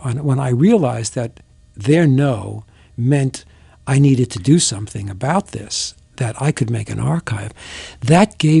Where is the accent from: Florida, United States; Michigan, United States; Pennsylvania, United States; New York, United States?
New York, United States; And so as a New Yorker with a license to say anything